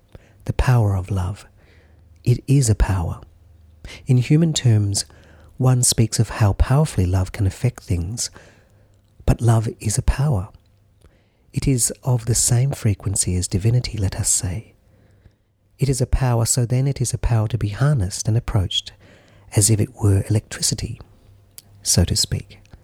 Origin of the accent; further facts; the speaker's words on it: Newcastle, New South Wales, Australia; I host a Thursday night group at a spiritual centre called Miriam Gardens here in my hometown, Newcastle, Australia.